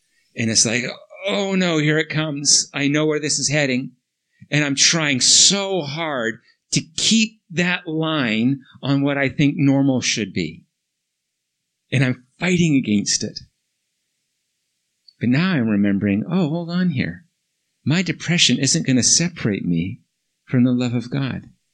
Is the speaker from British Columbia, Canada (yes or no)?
yes; Vancouver, British Columbia, Canada; I come from Vancouver, we get a lot of rain.